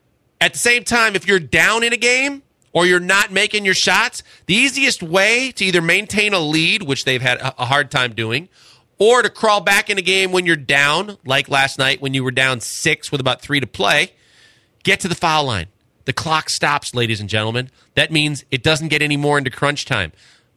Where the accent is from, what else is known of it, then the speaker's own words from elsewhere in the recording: Wisconsin, United States; I was born and raised in Wisconsin. Therefore, Packers football is in my blood.